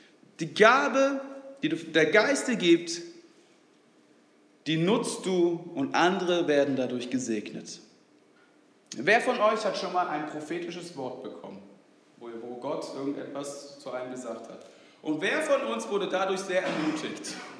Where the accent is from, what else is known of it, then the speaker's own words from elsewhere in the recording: Sweden; first language Swedish; German is a second language; Wenn einer von euch anfangen würde, Schwedisch zu sprechen, ich würde es verstehen, so weil es meine Muttersprache ist.